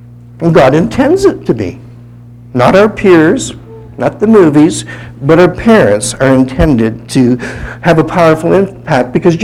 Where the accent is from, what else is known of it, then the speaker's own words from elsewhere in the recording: Windsor, Ontario, Canada; born there; There's just a little river between me being a Canadian and an American. Born in Windsor, across the river was Detroit.